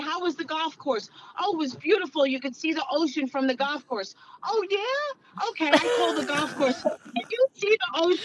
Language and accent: English; Paterson, New Jersey, United States; Quick synopsis of my life. I grew up in Patterson.